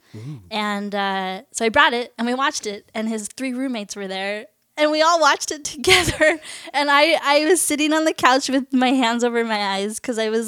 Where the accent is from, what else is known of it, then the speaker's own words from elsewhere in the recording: Fullerton, California, United States; now in Santa Monica, United States; I'm from Fullerton, Orange County. Right now I live in Santa Monica. I love it.